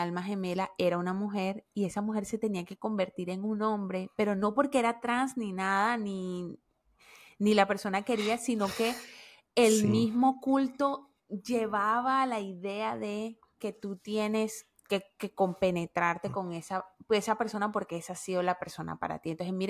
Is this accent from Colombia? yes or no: yes; Colombia; yo nunca he ido a Tunja, a pesar de que soy colombiana y todo lo demás, nunca he ido a Tunja